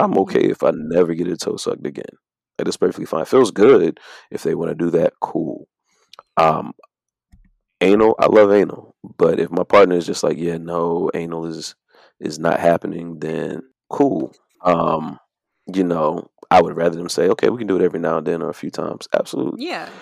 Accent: the South, United States; whereas myself, being born and raised in the South, I might have a different outlook on things than AJ, who's in Canada.

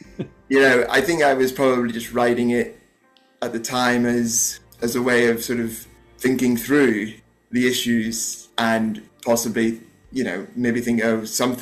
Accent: Northern Ireland, United Kingdom; growing up in Northern Ireland

